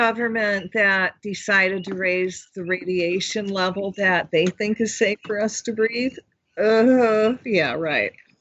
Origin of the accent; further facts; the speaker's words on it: Michigan, United States; Yeah, well, I'm from Michigan.